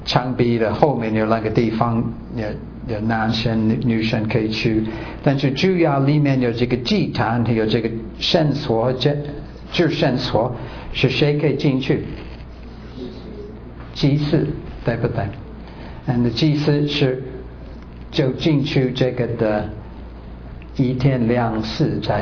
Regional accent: Taiwan; 我台湾人也可以做

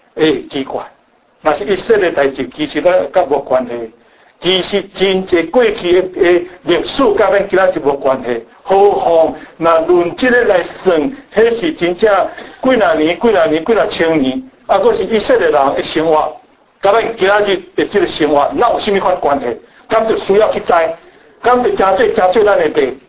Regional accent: Brazil; moved away as an adult; also born or lived in Changhua, Taiwan; now in New York, United States; 以前我爸爸妈妈就到一巴西，为了安尼，我一巴西长大，伊也带了我二十单，然后再来美国啊，伫纽约十单啊，伫遮啊二十单左二十几单左右啊

